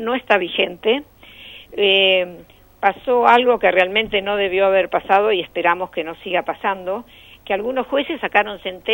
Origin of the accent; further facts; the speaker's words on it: Rosario, Santa Fe, Argentina; now in Buenos Aires, Argentina; Cómo no, además yo soy rosarina, ¿eh?